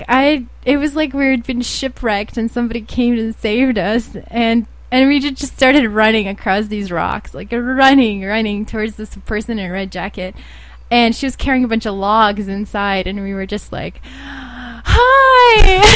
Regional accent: Bosnia & Herzegovina; now in United States

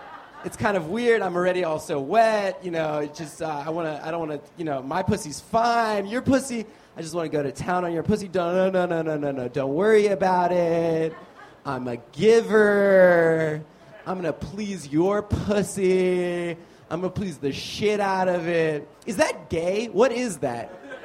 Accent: Nevada, United States; I don't even have a New York accent. I don't know why I've been doing it this whole show. I'm from Nevada.

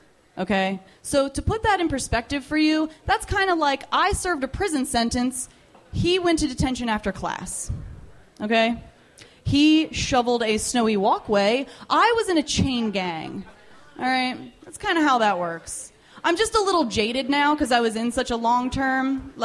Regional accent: United States; Really what it is I'm American and I hoard everything

